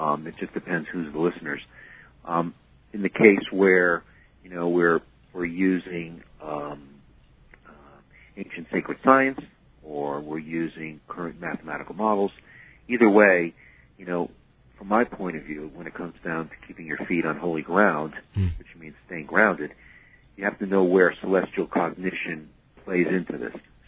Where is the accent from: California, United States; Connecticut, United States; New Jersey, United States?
Connecticut, United States; Farmington; born there; But I was born on the in Farmington, Connecticut, along the river, which was beautiful